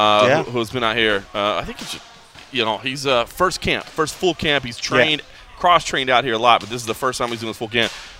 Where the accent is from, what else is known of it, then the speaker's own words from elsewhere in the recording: Dallas, Texas, United States; now in Las Vegas, United States; This is a special episode, not only because we're in my hometown of Dallas, Texas. Of course, I've been in Las Vegas for over a decade.